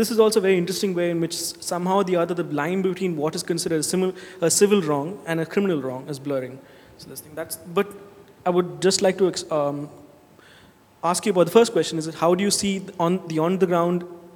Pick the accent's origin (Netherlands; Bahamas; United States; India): India; New Delhi, Delhi; I'm from India, I'm from Sarai, New Delhi